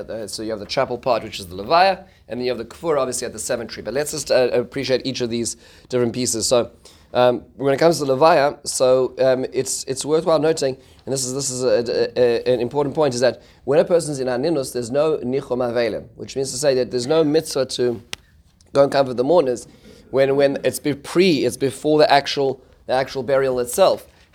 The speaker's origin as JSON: {"language": "English", "country": "South Africa", "tie": "born or raised there", "said": "and certainly where I grew up in South Africa as well"}